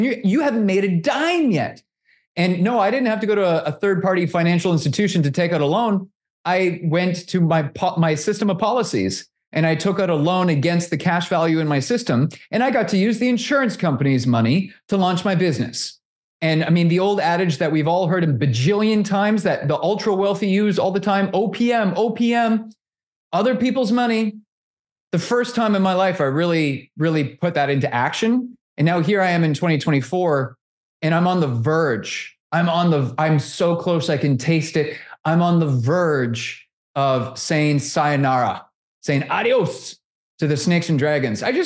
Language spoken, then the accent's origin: English; Canada; I want to do this, but I'm Canadian. Do you help Canadians?